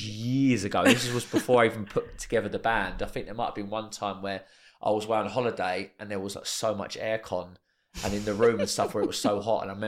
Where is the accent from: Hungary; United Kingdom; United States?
United Kingdom; East of England; I'm from Essex. And I am an Essex boy